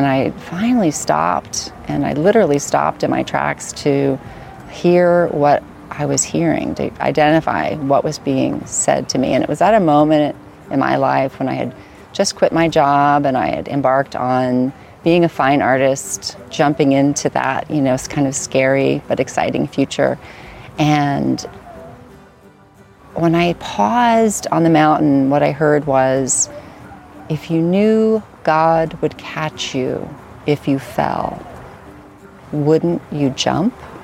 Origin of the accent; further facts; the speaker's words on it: Big Sur, California, United States; I'm an artist from Big Sur, California.